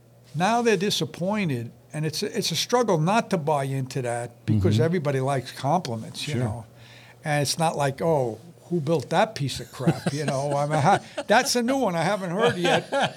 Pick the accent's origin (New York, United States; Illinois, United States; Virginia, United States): New York, United States; this shop in the town where I grew up on Long Island